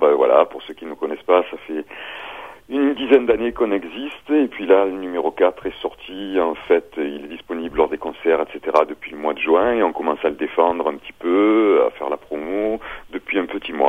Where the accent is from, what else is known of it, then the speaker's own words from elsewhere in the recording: Aix-en-Provence, Provence-Alpes-Côte d'Azur, France; on est autour d'Aix-en-Provence, voilà.